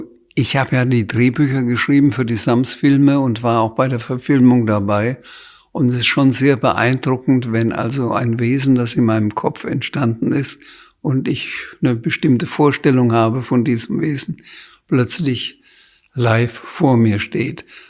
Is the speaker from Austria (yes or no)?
no; Bamberg, Bavaria, Germany; Ich kann in Bamberg durchaus durch die Stadt gehen, in meine Heimatstadt, ohne dass ich angesprochen werde.